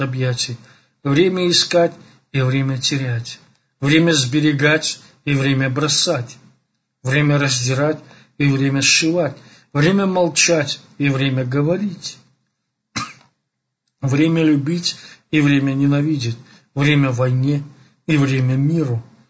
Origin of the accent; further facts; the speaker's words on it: Belarus; И это время сока, как говорится, и белорусы, мы так делали, я не знаю, как на Украине, как в Узбекистане, там, наверное, нету берез.